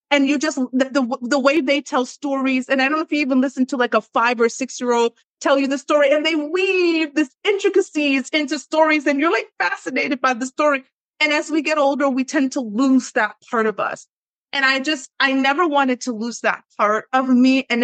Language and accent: English; Jamaica; like I was supposed to be slow or something because I was from Jamaica. But in my opinion, our education system was advanced, like at least what I had experienced.